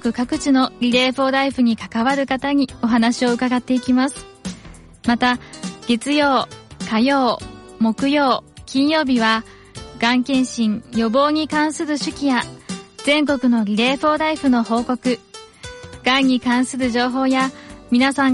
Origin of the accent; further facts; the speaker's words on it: Yamaguchi, Japan; 地元が山口県なので、山口県と岡崎市の2回今年参加させていただきました。